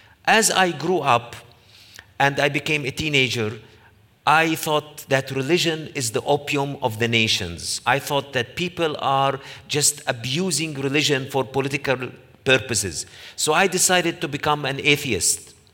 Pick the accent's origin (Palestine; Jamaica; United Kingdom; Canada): Palestine; Jerusalem, East Jerusalem; I grew up in East Jerusalem, in the old city of Jerusalem, which is divided into four quarters, and three faith communities, three languages.